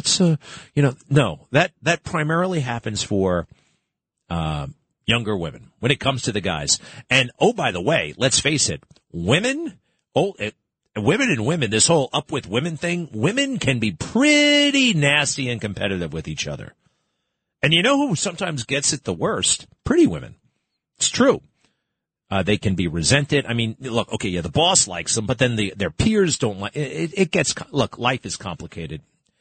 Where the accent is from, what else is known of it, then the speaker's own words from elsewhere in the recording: United States; I was born in America. Now, I'm proud to be an American.